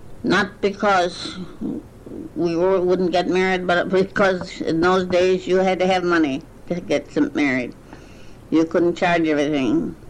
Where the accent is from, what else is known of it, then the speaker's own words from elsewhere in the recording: Saginaw, Michigan, United States; I was born in Saginaw, Michigan in 1890. On the east side of Saginaw, and where we were raised with having three sisters